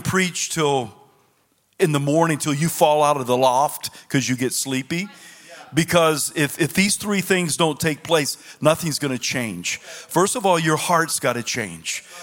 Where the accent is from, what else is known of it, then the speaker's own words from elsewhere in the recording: the South, United States; I'm from the South, and I don't speak King James.